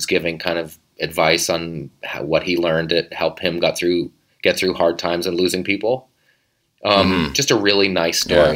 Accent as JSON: {"language": "English", "region": "the Maritimes", "country": "Canada", "said": "hey, by the way, I'm from the Maritimes."}